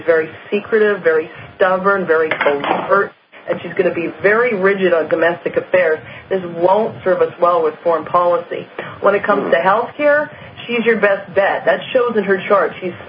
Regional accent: Canada; I'm from Canada. It's not even so great up there. You have to wait like a year sometimes for an operation.

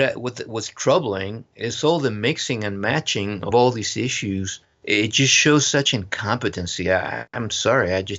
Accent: Chile; moved away as an adult; now in United States; And I immigrated from Chile as a student, so it wasn't illegal.

